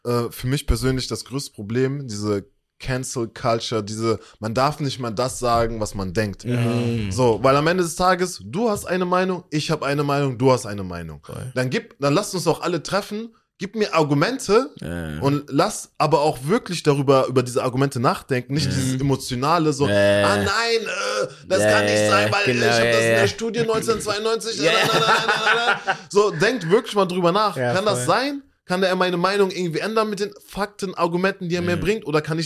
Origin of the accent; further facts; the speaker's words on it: Germany; Und das sind auch so Traits, so die ich als Deutscher einfach habe, so, weißt du.